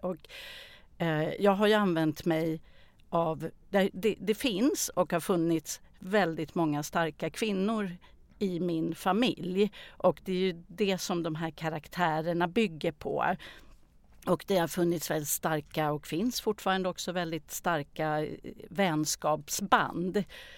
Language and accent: Swedish; Täby, Stockholm County, Sweden; Jag föddes i Stockholm. Jag har vuxit upp i Täby, norr om Stockholm. Jag flyttade in till stan med mina föräldrar när jag var 17 år.